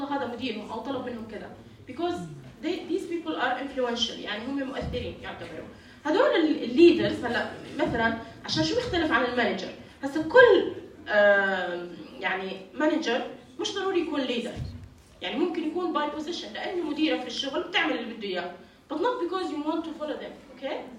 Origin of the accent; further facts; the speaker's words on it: Jordan; شكل لنظام صحي معين عندنا بالأردن